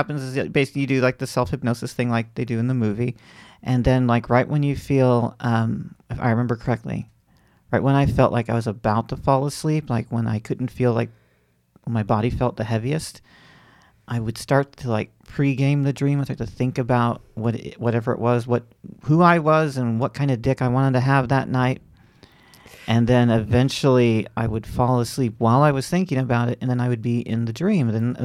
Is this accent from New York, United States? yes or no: no; Florida, United States; this is actually a big one because I grew up in Florida